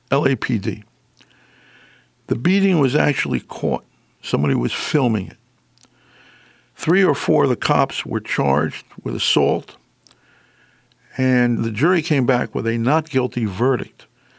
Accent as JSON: {"language": "English", "town": "Washington", "region": "District of Columbia", "country": "United States", "tie": "born or raised there", "said": "but I grew up actually in the middle of Washington, D.C. And as a matter of fact, when I grew up in Washington, which was in the 50s"}